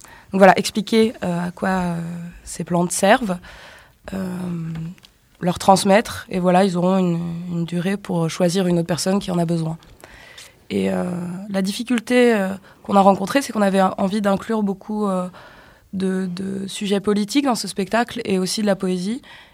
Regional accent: Nouvelle-Aquitaine, France; now in Paris, France; Alors, moi, du coup, je viens de la Creuse. Et je vis en ce moment à Paris, j'ai une vie très très mouvante et j'ai vécu dans une ferme aussi dans le nord de la France

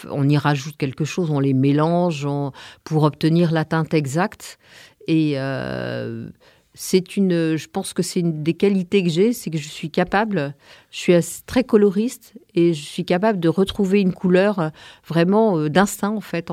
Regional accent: Paris, Île-de-France, France; moved away; parce que je suis parisienne. Il y a 5 ans que j'ai quitté la région parisienne. J'ai passé 2 ans dans le Vaucluse et puis le hasard m'a amenée dans le Diwa depuis 3 ans.

